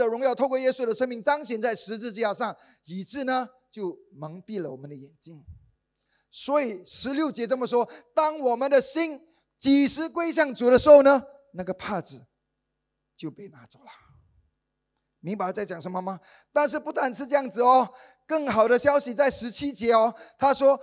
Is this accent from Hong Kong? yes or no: no; Singapore; 或者我们新加坡人很多孩子等到21岁